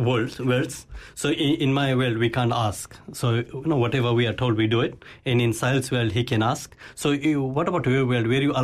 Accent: Fiji; English is a second language; now in New Zealand; though I'm from Fiji, I'm supposed to learn it quickly. But thankfully, I was quite good with Fijian names back at home.

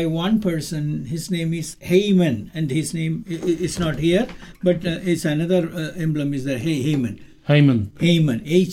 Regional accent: Kerala, India; born there; English is a second language; But I also know Malayalam, which is I was born in Kerala.

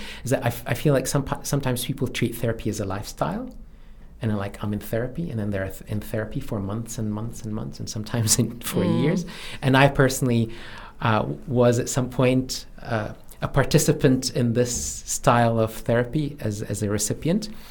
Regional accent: Cairo, Cairo Governorate, Egypt; now in New Zealand; So as I mentioned, I grew up in Cairo, which is inland.

